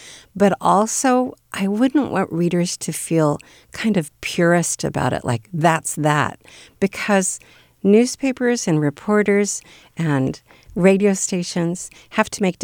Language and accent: English; Bakersfield, California, United States; the newspaper where I grew up in Bakersfield.